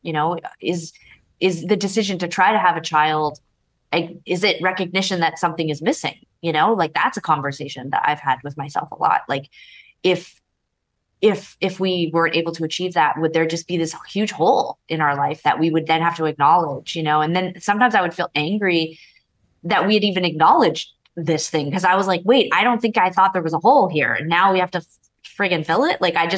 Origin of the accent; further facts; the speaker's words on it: Canada; She's American, I'm Canadian.